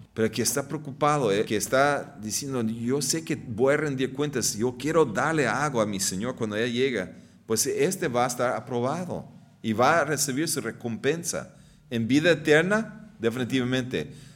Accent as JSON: {"language": "Spanish", "region": "Texas", "country": "United States", "tie": "born there", "said": "yo nací en Texas"}